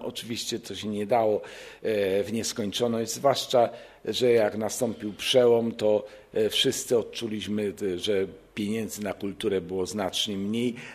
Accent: Kraków, Lesser Poland, Poland; also born or lived in Warsaw; now in Poznań, Poland; ja pochodzę z Krakowa, spędziłem jakiś czas w Warszawie. Tu w Poznaniu się czuło pewną odrębność

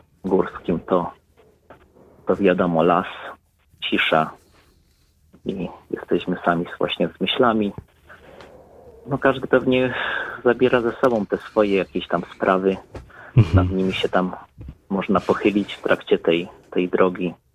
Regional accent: Silesian Voivodeship, Poland; To była droga w moich rodzinnych okolicach na Śląsku.

